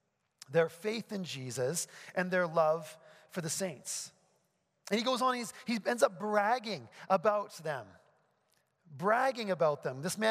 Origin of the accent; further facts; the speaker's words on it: New Brunswick, Canada; I grew up in New Brunswick in the middle of the woods, like literally in the middle of nowhere.